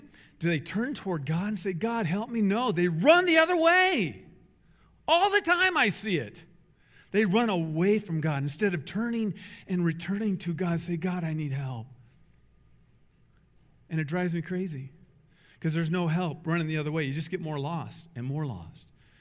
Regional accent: Iowa, United States; I'm from Iowa. I've been in lots of pig pens.

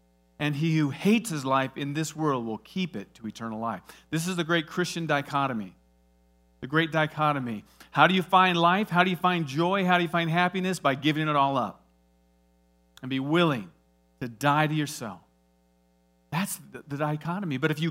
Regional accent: Iowa, United States; I'm from Iowa. Let me give you a seed illustration.

